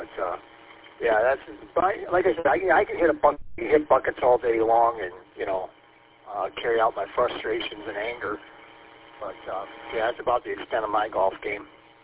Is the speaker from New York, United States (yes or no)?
no; St. Clair Shores, Michigan, United States; because I grew up in St. Clair Shores, and the St. Clair Shores Country Club was not really the place to go back then.